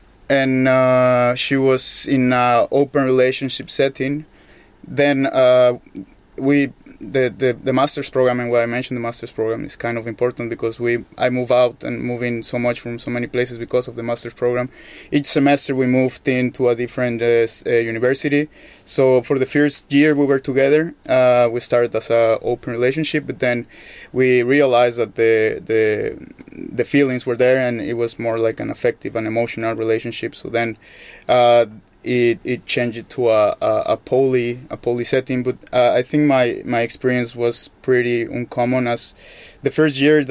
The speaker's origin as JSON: {"language": "English", "country": "Mexico", "tie": "born or raised there", "also_born_or_lived": "Europe", "second_language": "English", "moved": "as an adult", "lives_now": "Norway", "said": "I'm moving to Norway. And I grew up in Mexico. I grew up in a conservative house."}